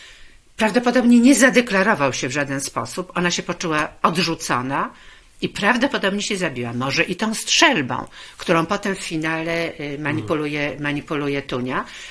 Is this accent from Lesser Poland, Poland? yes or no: yes; Olkusz, Lesser Poland, Poland; ja to pamiętam z mojego rodzinnego miasta Olkusza